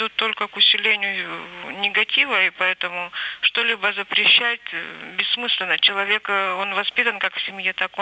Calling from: Yekaterinburg, Sverdlovsk Oblast, Russia; я звоню из Екатеринбурга.

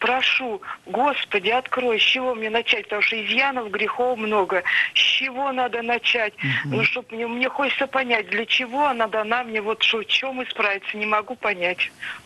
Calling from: Moscow Oblast, Russia; из Подмосковья. Почти.

